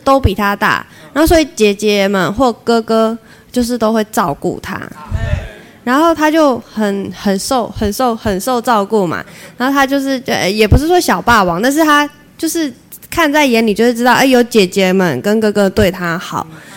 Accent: Taitung County, Taiwan; now in Linkou, Taiwan; 平常就是在林口那边，我是从台东嫁人上来的

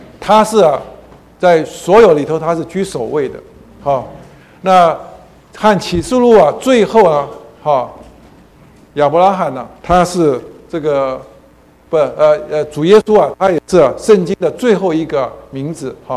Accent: China; 奉奉奉奉到后来啊，我们中国人就有很奇怪啊

